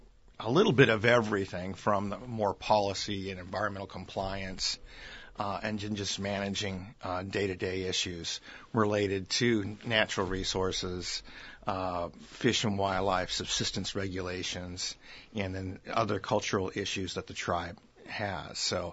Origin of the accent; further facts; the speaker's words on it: California, United States; I'm from Northern California and have been here for a year and 4 months.